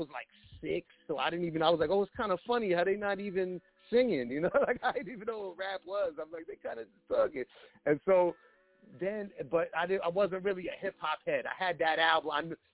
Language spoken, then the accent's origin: English; Manhattan, New York, United States; where I grew up in Manhattan, it's the neighborhood wasn't even a neighborhood no more